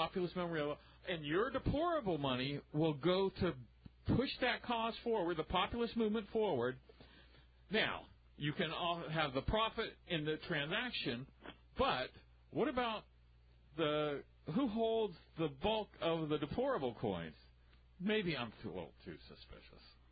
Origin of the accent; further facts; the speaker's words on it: Southern United States, United States; Well, way, way back, I grew up in the South during the days of desegregation in the 60s